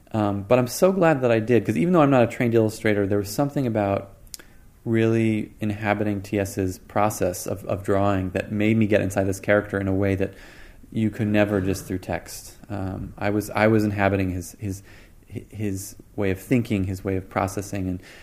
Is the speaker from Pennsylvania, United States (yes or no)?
no; Boston, Massachusetts, United States; now in New York, United States; I'm an East Coast boy. You know, I grew up in Boston. I live in New York.